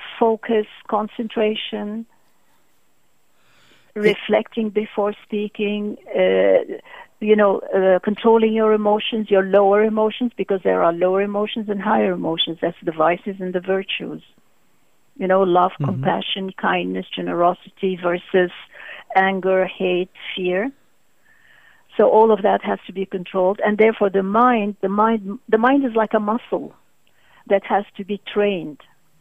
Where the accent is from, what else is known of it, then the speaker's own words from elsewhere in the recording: Baghdad, Baghdad Governorate, Iraq; because my father's from India, my mother's from Syria. I was born and brought up in Baghdad. So that's two ancient cultures that I was born